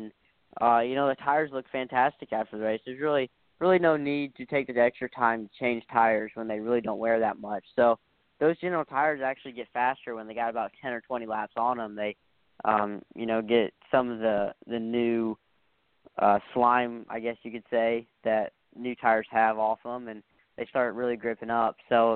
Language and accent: English; Indiana, United States; I grew up racing dirt in Indiana at the short tracks and mini sprints and stuff like that.